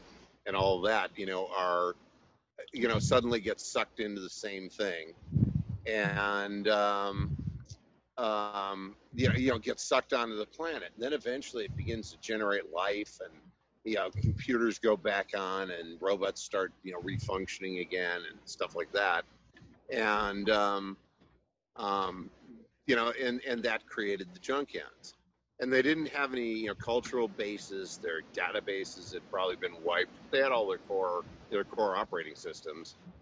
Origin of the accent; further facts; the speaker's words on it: Chicago, Illinois, United States; I'm from Chicago, and the Bears were having a great season.